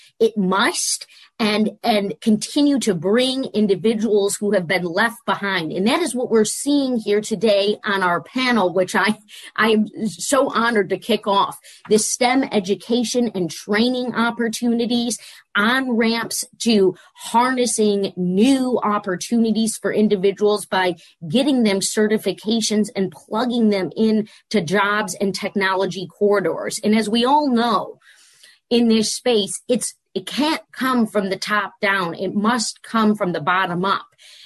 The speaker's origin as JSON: {"language": "English", "region": "Michigan", "country": "United States", "said": "this is what we have shown time and time again in my home state of Michigan"}